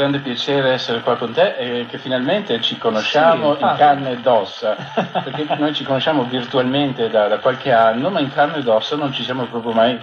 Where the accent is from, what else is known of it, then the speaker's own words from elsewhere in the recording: Meano di Santa Giustina, Veneto, Italy; born there; also born or lived in Sospirolo / Trieste / Trento; Io sono nato a Meano di Santa Giustina, dunque proprio a pochi passi da qui quasi. Però da lì mi sono spostato giovanissimo, prima a Sospirolo, poi sempre da giovane a Trieste, dove ho passato 2 anni, poi a Trento, dove ho passato altri 2 anni